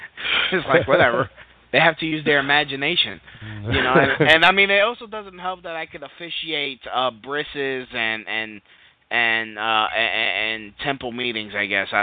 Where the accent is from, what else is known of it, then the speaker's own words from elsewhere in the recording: Brooklyn, New York, United States; Yep, Brooklyn.